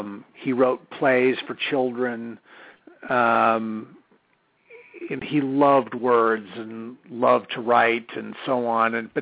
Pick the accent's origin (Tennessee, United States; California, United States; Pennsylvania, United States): California, United States; Stockton; California's beautiful Central Valley, sort of the breadbasket, one of the breadbaskets of America. And I came down from Stockton and started working on Little House on May 22nd, 1979